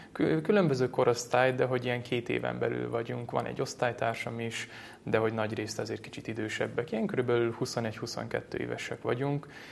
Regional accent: Szentendre, Pest, Hungary; ahogy említetted, Szentendrén nőttem föl, Ferences gimnáziumban jártam, most pedig a Pázmány Péter Katolikus Egyetemen szociálpedagógia szakon hallgatom, és emellett itt lakok a Jézus Szíve templomnál

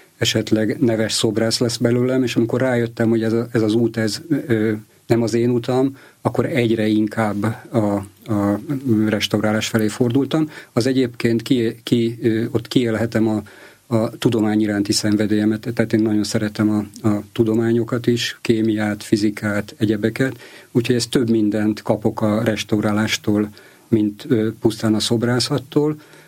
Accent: Gödöllő, Pest, Hungary; talán azért, mert gödöllői vagyok, meghatározott típusú feladatokat kaptam

